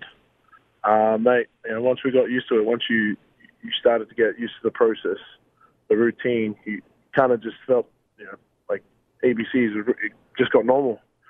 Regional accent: Australia; And so I was selected from Australia, and the first couple of weeks was pretty regimented.

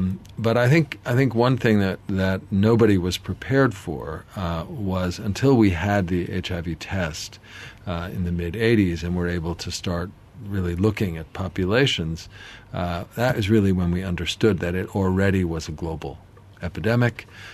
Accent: New York City, New York, United States; Well, I'm a New Yorker. I started medical school in the early 1980s in New York City

